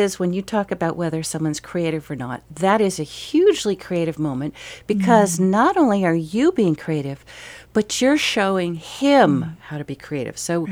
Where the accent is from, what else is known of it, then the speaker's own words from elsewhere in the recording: New England, United States; it was just a part of that growing up in New England, that New England pioneer, you're going to fix it yourself